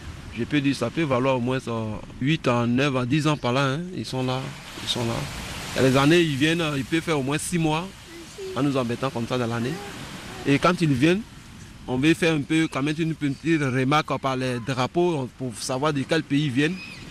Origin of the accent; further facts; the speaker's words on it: Konoukro, Côte d’Ivoire; je suis de Konoukro. Dans la région de Monongaga, et je suis un pêcheur.